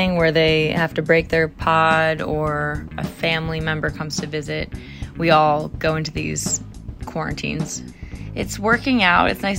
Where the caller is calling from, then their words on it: California, United States; I'm calling from the East Bay.